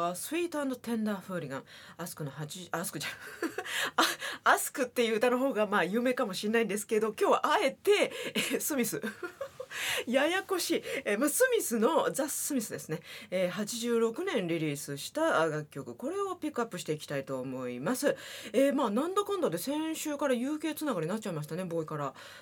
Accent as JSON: {"language": "Japanese", "region": "Osaka", "country": "Japan", "tie": "born or raised there", "said": "私の地元大阪"}